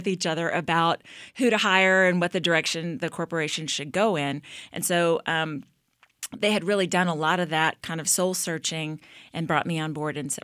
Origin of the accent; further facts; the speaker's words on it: Hillsboro, Texas, United States; now in Waco, United States; But I grew up in Hillsboro, so Waco was the big city for me growing up.